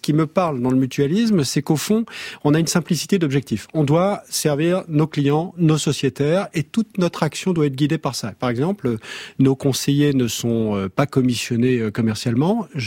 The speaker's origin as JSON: {"language": "French", "country": "France", "said": "Je suis provincial d'origine. J'ai quitté Paris pour aller à Bruxelles pour que mes enfants vivent ailleurs qu'à Paris. Quand on est revenu de Bruxelles, c'était pour vivre en province"}